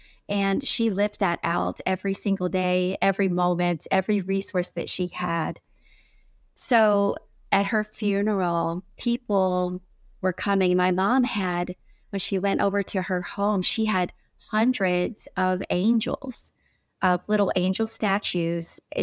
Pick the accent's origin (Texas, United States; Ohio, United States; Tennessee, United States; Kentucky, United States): Kentucky, United States; Louisville; Growing up in Louisville, Kentucky was a huge blessing in my life and has definitely molded me into the servant that I am today for the Lord.